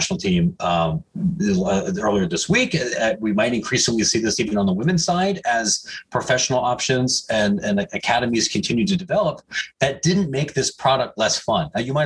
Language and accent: English; Ohio, United States; And I grew up in Bumblefart, Ohio.